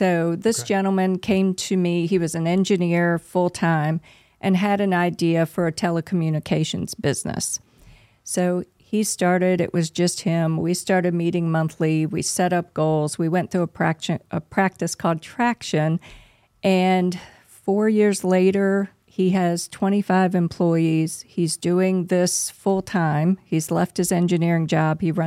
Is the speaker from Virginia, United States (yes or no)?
yes; Virginia, United States; So originally I'm from Tidewater, Virginia.